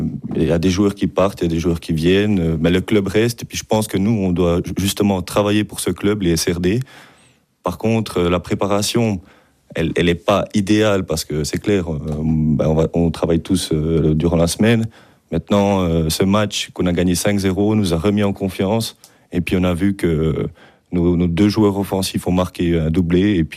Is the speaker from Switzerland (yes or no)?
yes; Jura, Switzerland; on est des Jurassiens